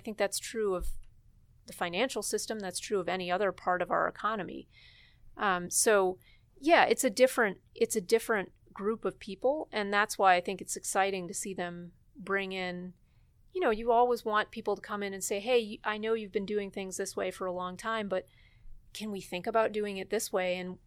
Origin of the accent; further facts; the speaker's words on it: Cleveland, Ohio, United States; Yeah, no, I'm from Cleveland, so I am a Buckeye.